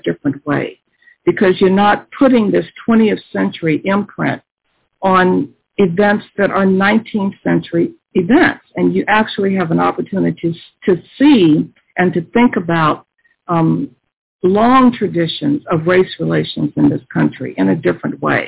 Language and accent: English; Memphis, Tennessee, United States; I was born and raised in Memphis.